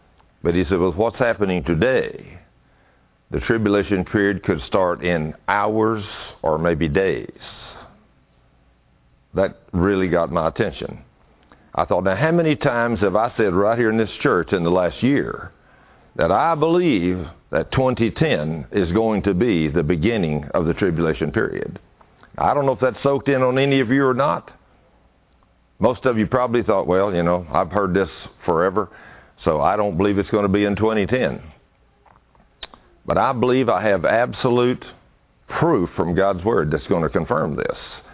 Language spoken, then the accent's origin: English; United States; Because we, as an American country, one of the only superpowers, really, or at least we were, you know, the only superpower left after Russia fell.